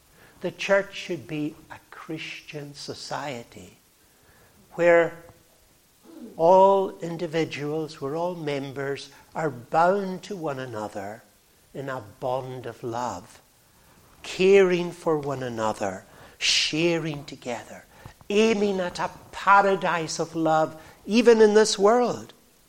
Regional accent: Stornoway, Scotland, United Kingdom; I remember growing up in Stornoway, how different it was from the way it is today.

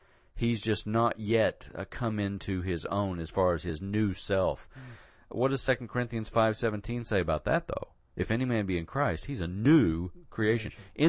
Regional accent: Gary, West Virginia, United States; I'm the one from West Virginia.

